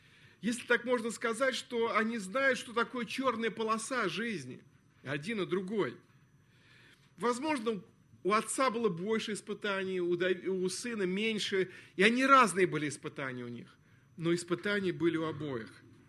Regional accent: Moscow, Russia; born there; я родился 1 мая 1960 года, ни раньше, ни позже? Почему я родился в Москве? Почему у меня были родители верующие?

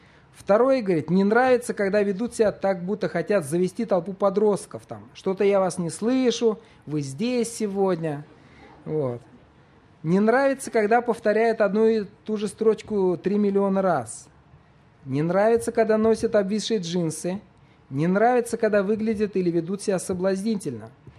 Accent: Urals, Russia; Вы знаете, я вырос не в Москве, далеко на Урале

